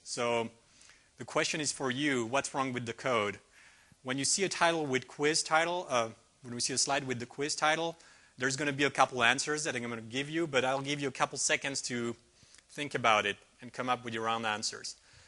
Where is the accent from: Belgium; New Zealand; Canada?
Belgium; now in Redmond, United States; but you can see in my name that actually I'm from Belgium